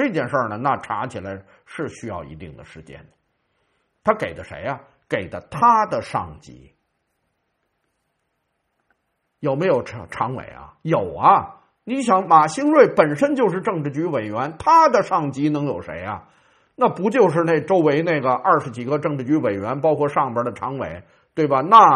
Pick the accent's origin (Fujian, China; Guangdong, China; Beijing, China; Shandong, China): Beijing, China; 那我们家籍贯原来还河北唐山呢，那跟我在北京出生在北京长大，